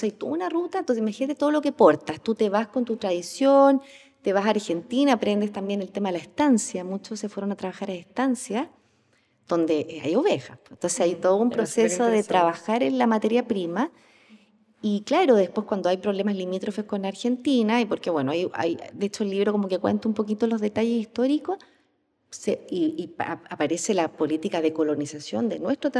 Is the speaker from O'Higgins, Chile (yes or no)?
no; Puerto Montt, Los Lagos, Chile; la región de los lagos donde yo vivo, donde yo nací en Puerto Montt